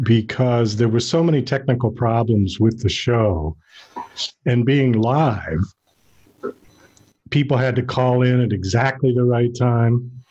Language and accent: English; Boston, Massachusetts, United States; then I had to go home back to Boston. I'm originally from Boston